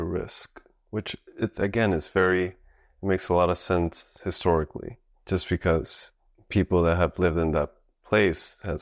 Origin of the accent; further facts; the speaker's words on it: Puerto Rico; growing up in Puerto Rico, I think like really, I mean, like a lot of places I imagine, but I feel like it really stifles that freedom